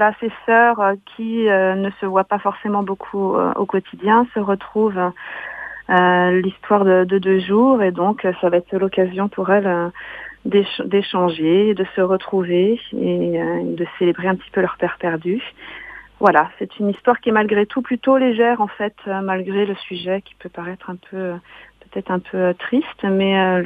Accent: Pays de la Loire, France; moi aussi je viens d'Anjou.

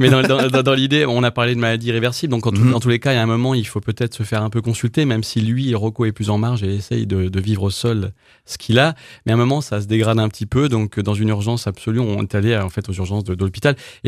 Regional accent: Le Mans, Pays de la Loire, France; Et puis, il s'avère que moi, je suis du Mans, en fait

